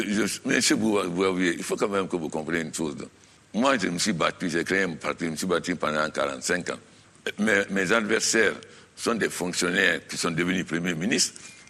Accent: Guinea; moi, je suis guinéen

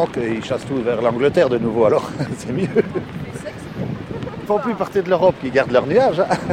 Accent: Luxembourg, Belgium; Belgique. Province de Luxembourg. On a quoi, 420 km, mais bon, c'est agréable.

